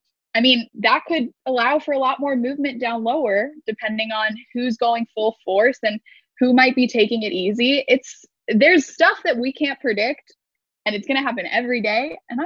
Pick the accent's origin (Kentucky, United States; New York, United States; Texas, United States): Texas, United States; Houston; For those listeners who don't know, I grew up in Houston. I was a Rockets fan for the majority of my life.